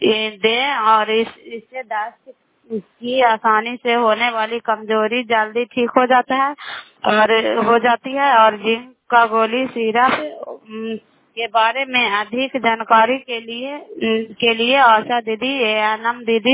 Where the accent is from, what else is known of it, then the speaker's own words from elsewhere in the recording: Bihar, India; नालंदा जिला कराई ब्लॉक की निवासी हूँ